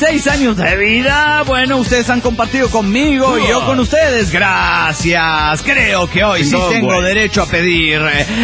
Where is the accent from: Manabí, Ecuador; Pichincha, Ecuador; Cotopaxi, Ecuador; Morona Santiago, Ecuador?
Pichincha, Ecuador; Quito; de Quito, Ecuador!